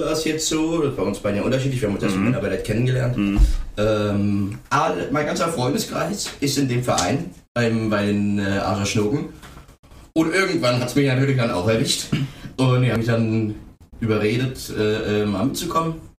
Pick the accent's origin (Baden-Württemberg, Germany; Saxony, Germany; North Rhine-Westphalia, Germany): Saxony, Germany; Niederau; Nee, wir kommen hier aus Niederau. Wir zwei wohnen tatsächlich nicht in Eichen.